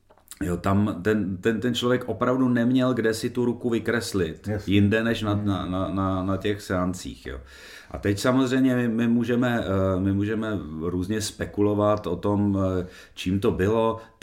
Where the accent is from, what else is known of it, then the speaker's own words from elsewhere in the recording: Nová Paka, Hradec Králové Region, Czechia; já jsem z Nové Paky a v Nové Pace máme expozici podkrkonošského spiritismu